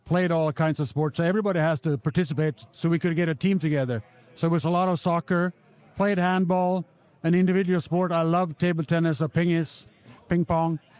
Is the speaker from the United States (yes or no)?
no; Sweden; This is my hometown.